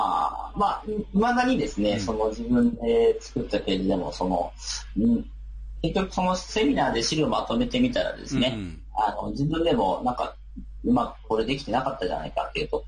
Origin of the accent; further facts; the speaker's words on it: Iwate, Japan; also born or lived in Tokyo / Kanagawa; now in Fukuoka, Japan; もともと私、出身は岩手で。